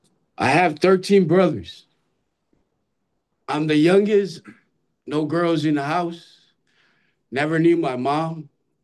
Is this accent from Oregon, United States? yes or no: no; Hawaii, United States; moved away; I grew up, born and raised in Hawaii. Came here for a better education, but I ended up gangbanging.